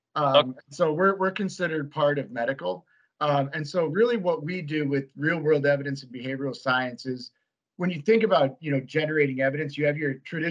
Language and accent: English; Iowa, United States; Again, I'm originally from Iowa. And so University of Iowa having a very strong school of medicine and everything, that was kind of natural choice.